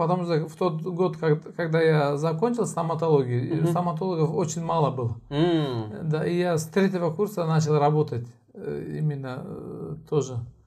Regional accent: Kyzyl-Kiya, Batken Region, Kyrgyzstan; Я родился в Киргизии. Учился тоже там, после чего я окончил школу

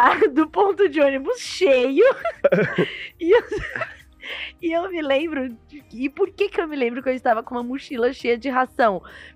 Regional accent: Rio de Janeiro, Brazil; Eu, nascida e criada no Rio, nunca tinha sido assaltada.

